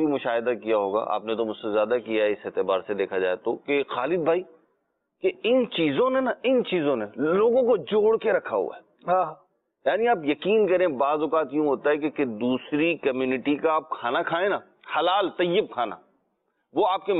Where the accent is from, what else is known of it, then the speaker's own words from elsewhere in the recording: Pakistan; جیسے ہم پاکستانی ہیں تو ہماری ایک مخصوص ہائٹ ہے